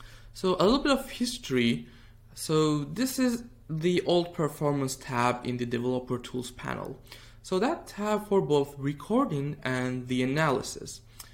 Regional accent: Turkey; now in Berlin, Germany; I'm currently living in Berlin and I'm originally from Turkey.

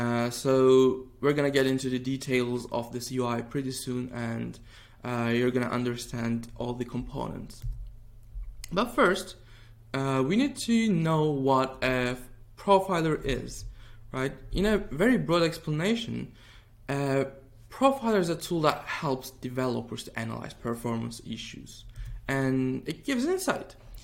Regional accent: Turkey; now in Berlin, Germany; I'm currently living in Berlin and I'm originally from Turkey.

